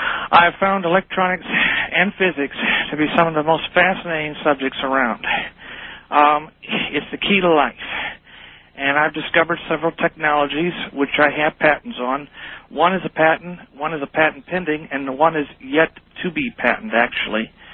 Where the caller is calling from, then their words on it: Mansfield, Ohio, United States; I'm calling from Mansfield, Ohio.